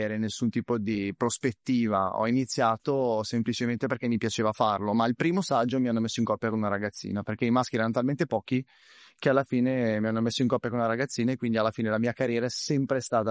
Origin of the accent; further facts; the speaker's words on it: Milan, Lombardy, Italy; Io sono di Milano, quindi...